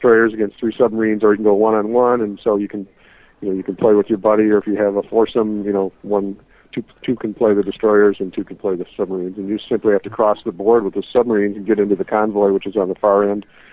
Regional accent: St. Paul, Minnesota, United States; I grew up in St. Paul, by the way, and that's how I happened to know Dave Arneson, who's also a native of St. Paul.

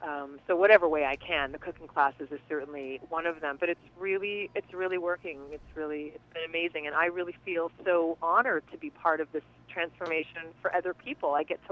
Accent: East Coast, United States; I grew up on the East Coast and ate everything that was put in my mouth.

